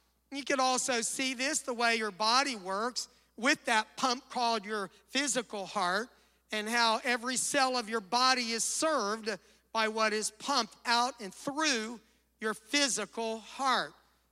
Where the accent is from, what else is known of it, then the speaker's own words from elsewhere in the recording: Florida, United States; And I was raised in South Florida, and I remember getting up one day, maybe going to school